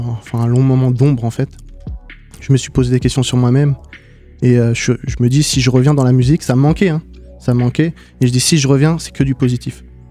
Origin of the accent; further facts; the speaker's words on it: Toulouse, Occitanie, France; also born or lived in Nancy; Je suis né à Nancy, mais j'ai grandi à Toulouse.